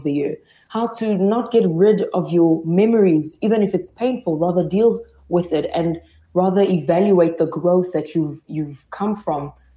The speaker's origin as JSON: {"language": "English", "country": "DR Congo", "moved": "yes", "lives_now": "South Africa", "said": "I don't know what the future holds in terms of going back to my home country, but South Africa has been my home for a really, really long time. And if I can say so myself, on many days, I feel more South African than I do Congolese."}